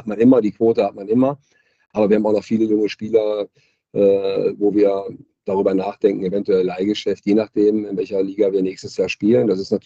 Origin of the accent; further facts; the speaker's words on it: Solingen, North Rhine-Westphalia, Germany; Solingen ist meine Heimatstadt. Ich bin dort geboren